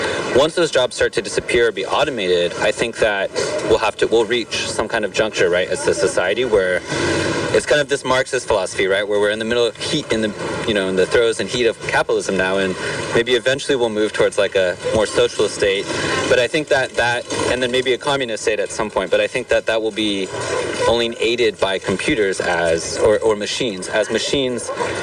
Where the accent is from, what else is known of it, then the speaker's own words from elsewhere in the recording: Santa Cruz, California, United States; now in Los Angeles, United States; I'm from Santa Cruz, though.